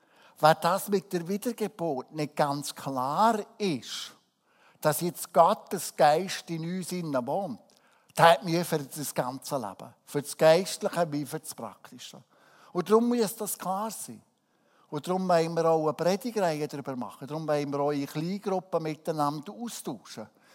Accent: Switzerland; da sind wir als Schweizer natürlich schon eindeutig herausgefordert.

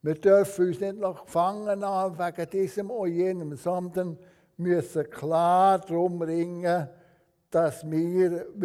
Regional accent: Switzerland; gerade wir als Schweizer, wo es uns am besten geht, weltweit gesehen.

